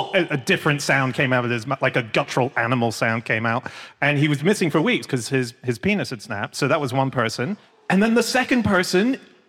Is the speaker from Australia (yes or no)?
yes; Australia; I am Australian.